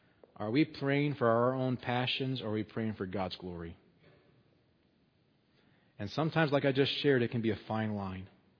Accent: Hershey, Pennsylvania, United States; I grew up in Pennsylvania, Hershey, Pennsylvania area, Lancaster County, Pennsylvania area. It was an interesting place to grow up.

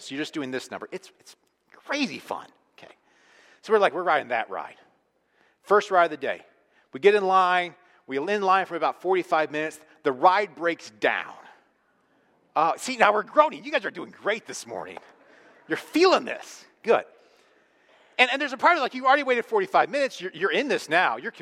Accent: Pennsylvania, United States; It kind of started just for me giving my kids a bit of my nostalgic where I grew up in Pennsylvania with an amusement park

